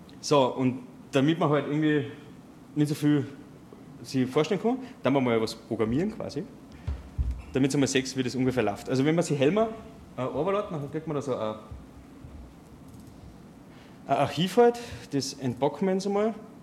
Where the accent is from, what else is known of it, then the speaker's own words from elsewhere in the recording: Rauris, Salzburg, Austria; moved away as an adult; now in Vienna, Austria; präsentiere heute Helmer, JavaScript am Server. Kurz meine Geschichte, ich bin eigentlich aufgewachsen in Salzburg, im Winzgau, in Raures.